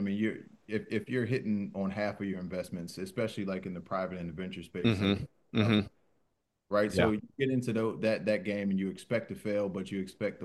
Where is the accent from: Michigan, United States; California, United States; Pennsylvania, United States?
Pennsylvania, United States; Harrisburg; It was a lower level team. It was in my hometown called the Harrisburg Stampede.